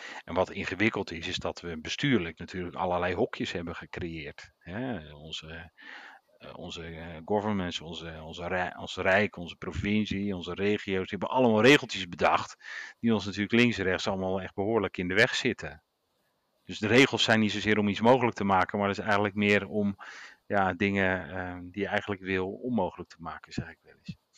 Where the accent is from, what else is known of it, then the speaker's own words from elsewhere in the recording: Netherlands; wat wij eigenlijk als Hollanders, Nederlanders, vergeten we dat eigenlijk te veel. Wij zijn een super Calvinistisch land